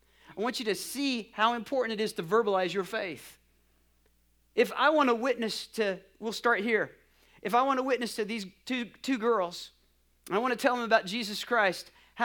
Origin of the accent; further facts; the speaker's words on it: New Mexico, United States; And really, I come from New Mexico, so it's just a little bit after 7.